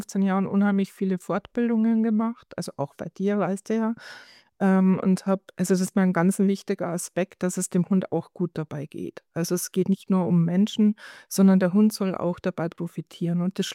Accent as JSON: {"language": "German", "town": "Rosenheim", "region": "Bavaria", "country": "Germany", "said": "ich komme aus Rosenheim, daher kennen wir uns auch."}